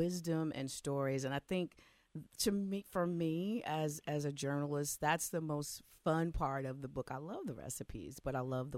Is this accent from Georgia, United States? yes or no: yes; Georgia, United States; also born or lived in Florida; I grew up in Georgia, but from Florida, still Southern, but a little different kind of food.